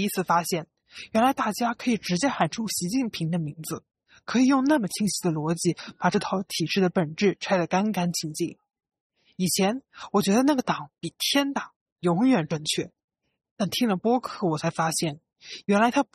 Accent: Jiangsu, China; 今年19岁，是一个大一学生。

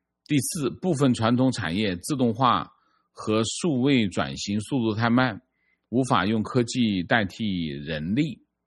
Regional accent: Guangzhou, Guangdong, China; moved away as an adult; now in Canada; 我是广州人，2022年6月拿到工签来到加拿大，我们运气非常好，一落地就找到工作。

